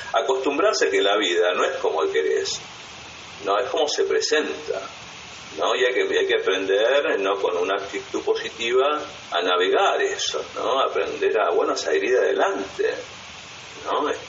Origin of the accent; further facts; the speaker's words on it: Argentina; para aquellos que somos de la Argentina, desde que yo nací, ¿no?